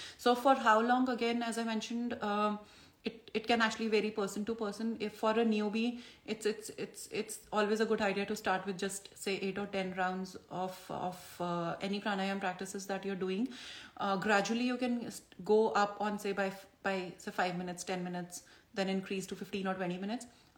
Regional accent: India; moved away as an adult; now in Canada; For me, it's been like, about 1 year I moved from India to Canada, and that was the time for a lot of Vata, and it was exactly this time of the year when we moved.

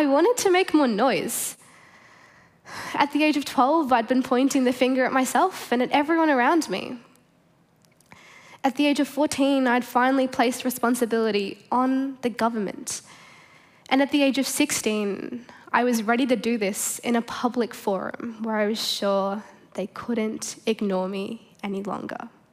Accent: India; widespread flooding in my home country of India, where much of my family still lives.

